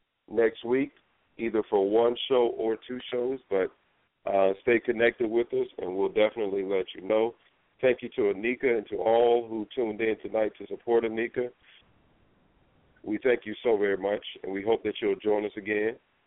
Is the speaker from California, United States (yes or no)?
no; Norfolk, Virginia, United States; Nika, that's my old stomping ground. That's where I grew up. I grew up in Norfolk, born and raised.